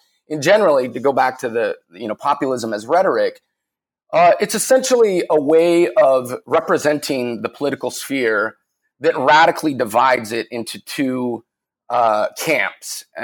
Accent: Salt Lake City, Utah, United States; And before that, a little more personal background, I grew up in Salt Lake City, Utah.

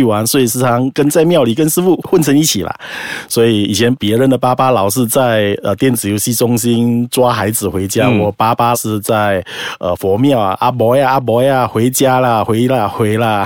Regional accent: Malacca, Malaysia; 我来自马六甲。

